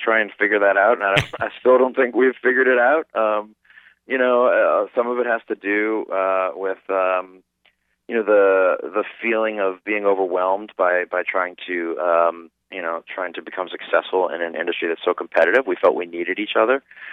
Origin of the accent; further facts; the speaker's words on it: New Orleans, Louisiana, United States; Well, you know, we grew up in the suburbs, and what was great about that is we were kind of free to roam